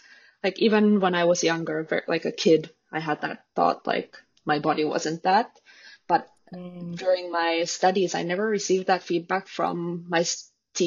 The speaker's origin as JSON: {"language": "English", "country": "Finland", "second_language": "English", "lives_now": "Lithuania", "said": "I'm from Finland originally, but I'm a ballet dancer. So right now I've been working in Lithuania in a ballet company for 6 years."}